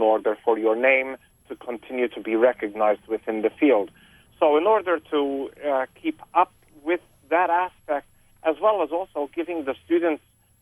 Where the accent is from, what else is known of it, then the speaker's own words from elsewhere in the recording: Malta; I ultimately found a position in my home country, which was Malta.